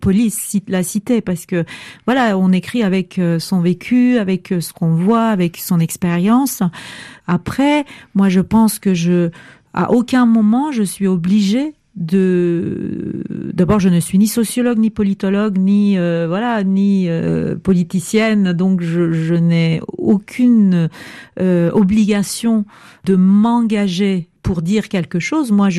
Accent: Turkey; c'est vraiment mon pays d'origine que j'aime infiniment, mais c'est vrai que l'ancienne Turquie est en train de mourir.

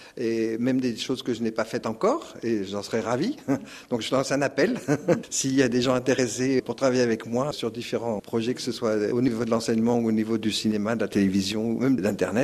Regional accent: France; je suis un Français qui n'aime pas le fromage

